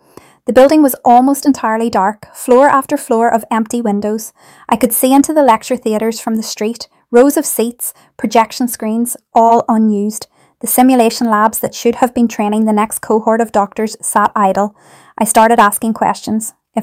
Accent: Kilburn, London, United Kingdom; I grew up in Kilburn, watching my Irish grandmother recover from her stroke.

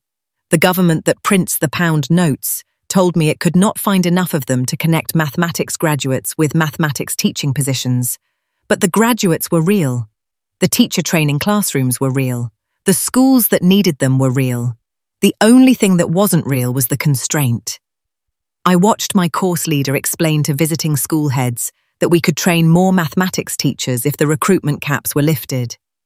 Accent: Surbiton, London, United Kingdom; 15 minutes from where I grew up in Surbiton.

